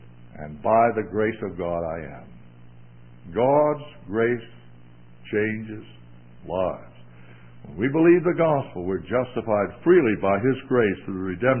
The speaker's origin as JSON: {"language": "English", "country": "Bahamas", "tie": "born there", "said": "I was born in the Bahamas, and they have an island there called Eleuthera."}